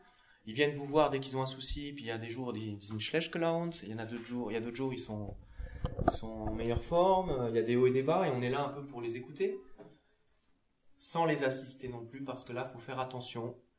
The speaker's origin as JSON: {"language": "French", "town": "Thionville", "region": "Grand Est", "country": "France", "said": "Je suis lorrain d'origine, je suis originaire de Moselle-Land, de Thionville"}